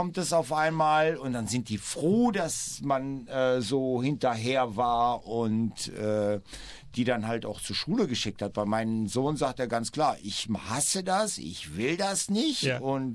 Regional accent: Germany; also born or lived in Greece; now in Australia; Ich bin zwar in Griechenland geboren, aber in Deutschland aufgewachsen. Für mich ist es normal, Deutsch zu reden. Wir sprachen in zu Hause aber Griechisch.

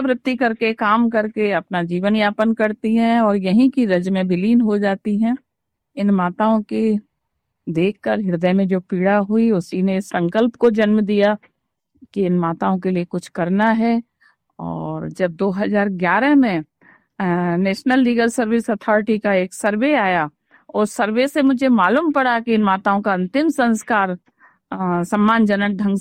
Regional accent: Vrindavan, Uttar Pradesh, India; मैं वृंदावन की भूमि से हूँ। वृंदावन जो विश्व के मानचित्र पर भगवान कृष्ण की क्रीड़ा स्थली के रूप में जाना जाता है, मेरा जन्म भी वही हुआ, यानी जन्मभूमि भी वही है और कर्म भूमि

